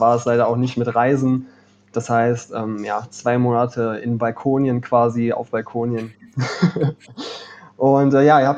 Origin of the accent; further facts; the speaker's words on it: Cologne, North Rhine-Westphalia, Germany; born there; Ich bin 26, komme gebürtig aus Köln. Und was habe ich gemacht? Also ich habe in Köln BWL studiert, im Bachelor, bin dann nach Aachen gewechselt